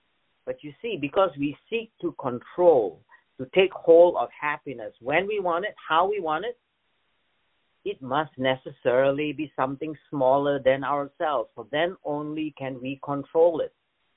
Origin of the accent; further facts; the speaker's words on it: Malaysia; As a kid growing up in Malaysia, one thing I enjoyed about Christmas is opening presents, of course.